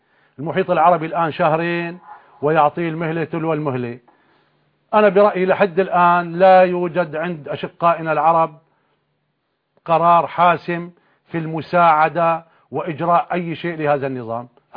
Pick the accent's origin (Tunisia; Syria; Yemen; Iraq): Syria; كنظام اللي عندنا في سوريا وإمكانياتنا وشعبنا